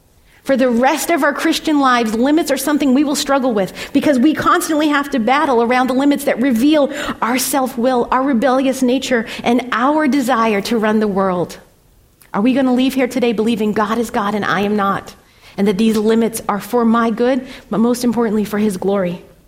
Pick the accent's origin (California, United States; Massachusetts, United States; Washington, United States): Massachusetts, United States; Lowell; I grew up in Lowell. My family was very poor.